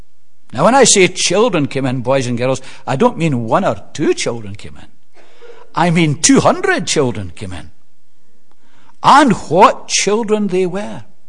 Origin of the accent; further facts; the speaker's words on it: Scotland, United Kingdom; Now, being a Scot